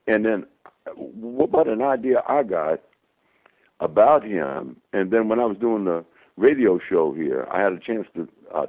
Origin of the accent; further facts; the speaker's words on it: United States; I'm an American musician.